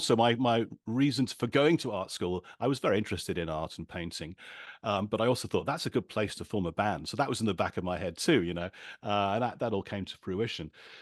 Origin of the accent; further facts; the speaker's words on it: Birmingham, West Midlands, United Kingdom; also born or lived in Reading; I grew up in Birmingham in the middle of the UK